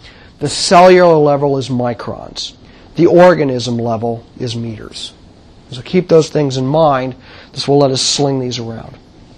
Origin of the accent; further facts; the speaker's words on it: United States; I'm going to slip into English because I'm an American